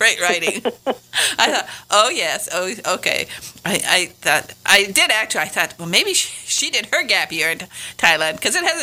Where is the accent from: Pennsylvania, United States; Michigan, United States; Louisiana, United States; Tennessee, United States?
Michigan, United States; I come from Northern Michigan, and I saved my money all the time I was in school